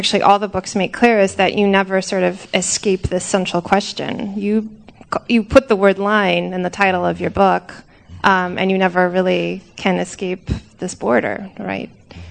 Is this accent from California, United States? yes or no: yes; California, United States; I grew up in California, and I lived and went to New York and then came back.